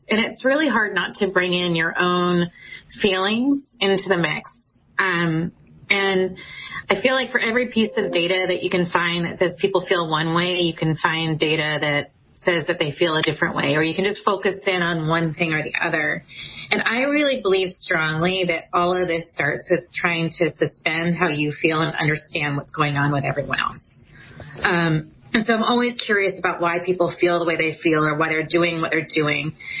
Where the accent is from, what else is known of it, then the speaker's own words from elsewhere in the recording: New Jersey, United States; also born or lived in Long Island; Was born in New York, in Long Island. And I was raised in New Jersey. So I've been back and forth in the tri-state area most of my life.